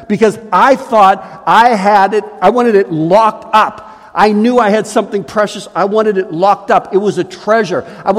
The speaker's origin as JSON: {"language": "English", "town": "Pittsburgh", "region": "Pennsylvania", "country": "United States", "tie": "born or raised there", "said": "When I was 7 years old, we lived across the street from a gravel parking lot. I grew up in Pittsburgh."}